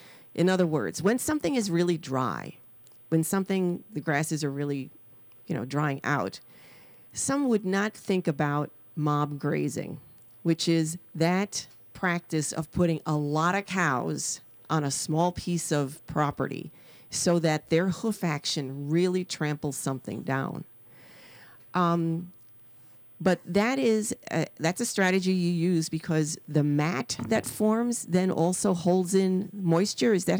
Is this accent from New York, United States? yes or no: yes; New York City, New York, United States; You know, I grew up in the Bronx. I spent most of my youth, even through the college years, in New York City.